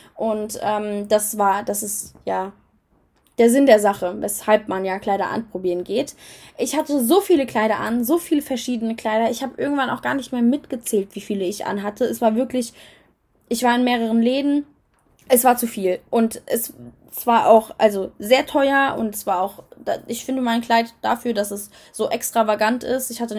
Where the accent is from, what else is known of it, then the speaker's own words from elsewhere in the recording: Serbia; German is a second language; Bei uns in Serbien ist natürlich auch viel Tradition, die mitgezogen wird und die wir machen müssen.